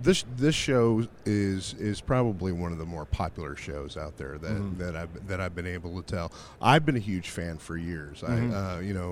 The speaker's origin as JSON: {"language": "English", "town": "Austin", "region": "Texas", "country": "United States", "said": "Yeah, I'm actually from Austin."}